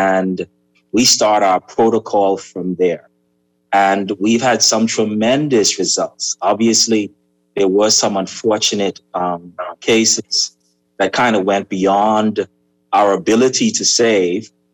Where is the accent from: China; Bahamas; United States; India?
Bahamas; Eleuthera; also born or lived in Nassau; I was born in Eleuthera, born in Nassau, and lived my entire life in Eleuthera until I went off to school. So it was fortuitous for me to come back home and pave the ground.